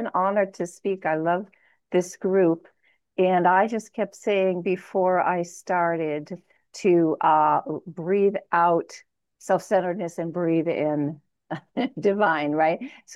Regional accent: New York, United States; also born or lived in Tennessee; I grew up in New York and I lived in Tennessee, and now I'm out here. And I've noticed that sometimes when I go back to certain memories and time periods, I lapse into the accent.

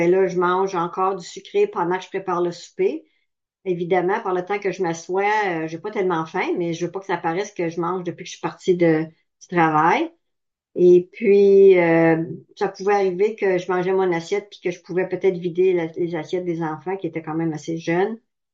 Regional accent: Gatineau, Quebec, Canada; Je viens de Gatineau, Québec, Canada.

